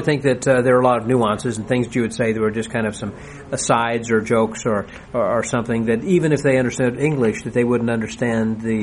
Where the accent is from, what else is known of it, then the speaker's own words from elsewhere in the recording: Salem, Illinois, United States; I'm from Salem.